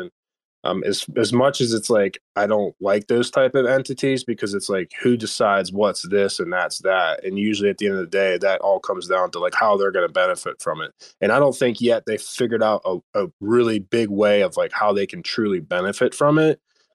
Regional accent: United States; So I know, like, I'm an American, so a lot of people in America don't realize that.

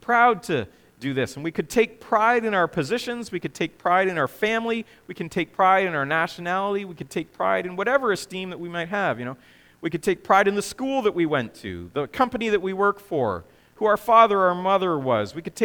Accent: Prince Edward Island, Canada; ah, I'm glad to be an Islander. You know, New Brunswick's great. Nova Scotia's okay.

